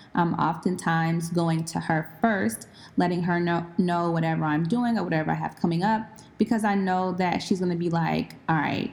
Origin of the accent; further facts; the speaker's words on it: Nashville, Tennessee, United States; which is a wellness and event company located in Nashville, Tennessee, which is my hometown.